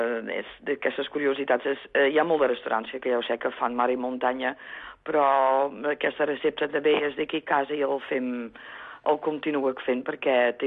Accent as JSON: {"language": "Catalan", "country": "Netherlands", "said": "Ara no m'ho puc dir que sóc holandesa, ara sóc neerlandesa."}